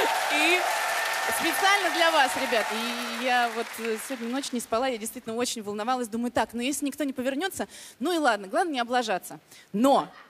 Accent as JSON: {"language": "Russian", "town": "Novosibirsk", "region": "Novosibirsk Oblast", "country": "Russia", "said": "Я из Новосибирска, мне 32 года."}